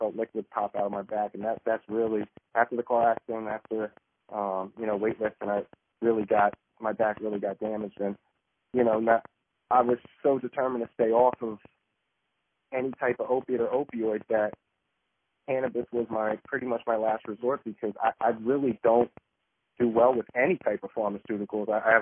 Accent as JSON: {"language": "English", "town": "Wilkes-Barre", "region": "Pennsylvania", "country": "United States", "lives_now": "Philadelphia, United States", "said": "I live in Philadelphia, PA. I'm originally from Wilkes-Barre, PA. You know, I grew up normal kid, blue-collar family, hardworking."}